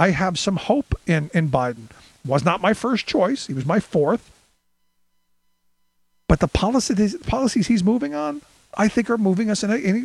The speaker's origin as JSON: {"language": "English", "town": "Cleveland", "region": "Ohio", "country": "United States", "tie": "born or raised there"}